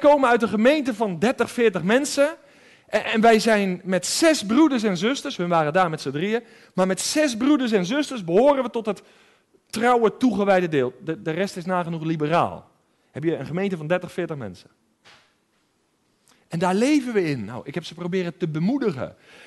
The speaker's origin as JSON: {"language": "Dutch", "town": "'s-Gravenzande", "region": "South Holland", "country": "Netherlands", "tie": "born or raised there", "said": "ik ben opgegroeid in Schravenzand in het Westland, een beetje tussen Den Haag en Hoek van Holland in. En dat is geestelijk een hele schrale omgeving, een kille omgeving. Weinig christenen."}